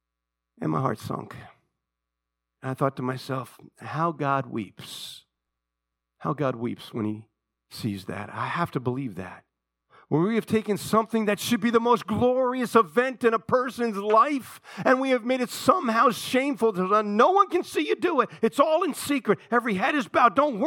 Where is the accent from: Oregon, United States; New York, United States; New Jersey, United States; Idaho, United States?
New Jersey, United States; North Plainfield; I was raised in the Baptist church in North Plainfield, where every Sunday they would have an altar call.